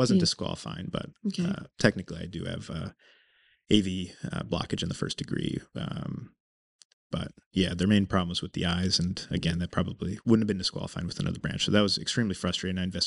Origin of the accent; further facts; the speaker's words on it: Newtown, Connecticut, United States; also born or lived in Manhattan; But I did grow up on the East Coast, born in Manhattan and raised in Connecticut, in Newtown.